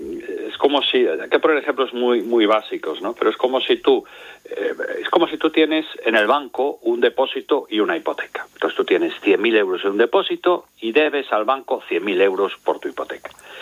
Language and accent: Spanish; Galicia, Spain; si a mí me dicen, como gallego, que me van a condonar pues 60.000 euros de la hipoteca